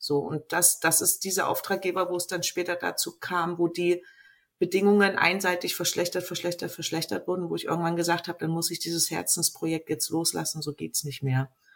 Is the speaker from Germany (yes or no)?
yes; East Germany, Germany; also ich bin halt in Ostdeutschland groß geworden